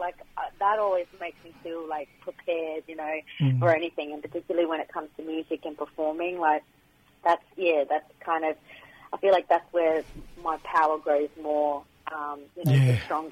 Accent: Northern Territory, Australia; a proud Kukunyalanji and Wakaman woman. I originate, obviously, born and bred in the Northern Territory on Larrakia Nation land. So that's where all my family reside. But North Queensland is where all my blood is as well.

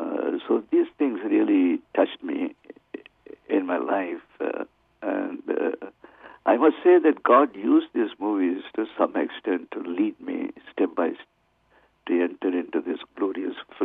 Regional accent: Chennai, Tamil Nadu, India; I grew up in Chennai, a city in South India, formerly known as Madras. And I had my school education as well as college education in that city.

